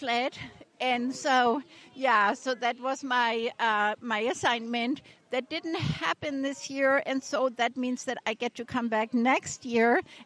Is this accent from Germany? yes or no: yes; Germany; now in United States; It means rock. It's German. I am originally from Germany.